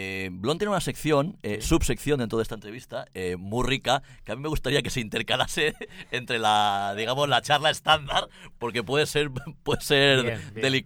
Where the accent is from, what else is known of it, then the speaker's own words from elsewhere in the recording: Quiroga, Galicia, Spain; Soy de Quiroga, que es un concello de Lugo, en sí. Galicia, muy pequeño.